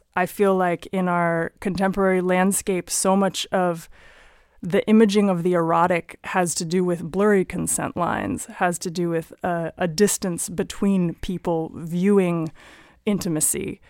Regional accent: San Francisco, California, United States; I am a child of the 80s. I grew up in San Francisco.

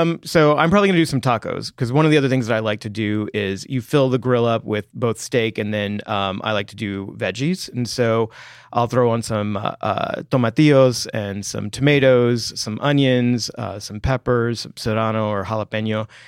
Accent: Texas, United States; I am from Texas. I am very particular about my flour tortillas, though.

